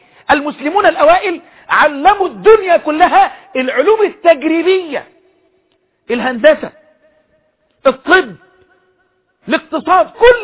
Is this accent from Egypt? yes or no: yes; Egypt; وكل شوية ناس مغرضة تشعل نار في بلدنا مصر